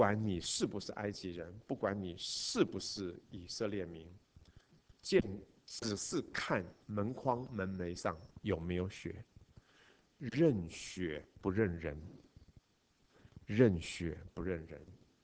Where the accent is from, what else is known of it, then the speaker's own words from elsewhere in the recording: China; 我想我们中国人最了解了，因为差不多就是我们中国人贴春联